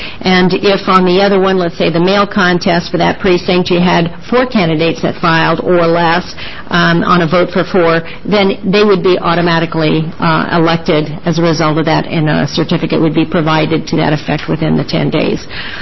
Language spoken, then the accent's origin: English; Oregon, United States; I'm from Lane County